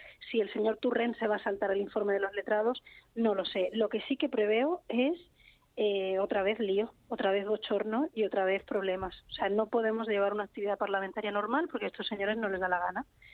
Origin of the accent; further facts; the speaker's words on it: Jerez de la Frontera, Andalusia, Spain; born there; also born or lived in Catalonia; soy andaluza también, porque además de catalana soy andaluza, nacida en Jerez de la Frontera